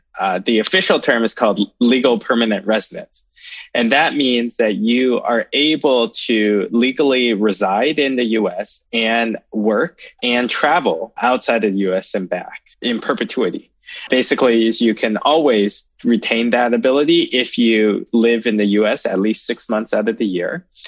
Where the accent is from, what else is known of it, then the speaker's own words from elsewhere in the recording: China; now in United States; You know, my family, when I came over here from China, we spent almost 5 months of rent money on immigration attorneys just because we didn't know any better.